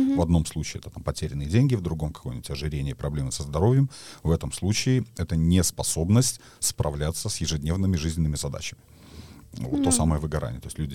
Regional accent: Minsk, Belarus; moved away as an adult; now in Dublin, Ireland; Например, мой город детства и город, который я никогда не видел. То есть uh-huh. я в 19 лет переехал из Минска в Дублин.

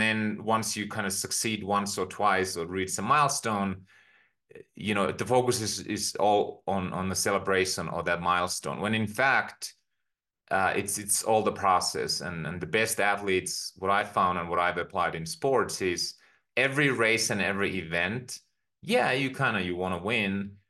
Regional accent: Finland; now in United States; I grew up in Finland on a farm, and you might say pretty humble beginnings.

